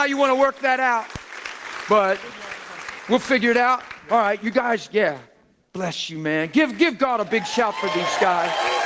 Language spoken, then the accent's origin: English; East Coast, United States; because to me, it's 1:30, because I'm from the East Coast.